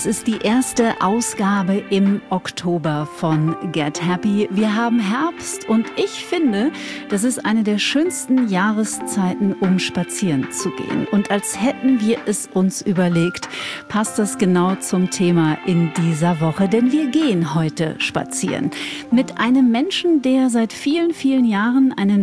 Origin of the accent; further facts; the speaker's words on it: Hagen, North Rhine-Westphalia, Germany; born there; Ich bin in Hagen-Haspe geboren